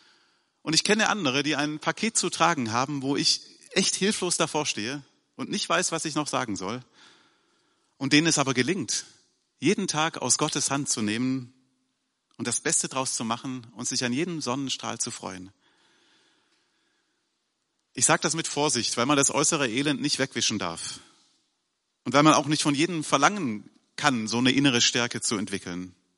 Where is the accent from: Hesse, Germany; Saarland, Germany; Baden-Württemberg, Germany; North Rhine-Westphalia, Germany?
Baden-Württemberg, Germany; Jetzt sage ich als Schwabe, also bei uns ist das eine Sprachform von Dankbarkeit